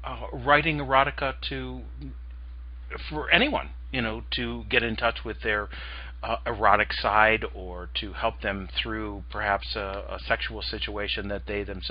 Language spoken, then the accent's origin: English; Chicago, Illinois, United States; I was watching things like Shock Theater in Chicago, I grew up in Chicago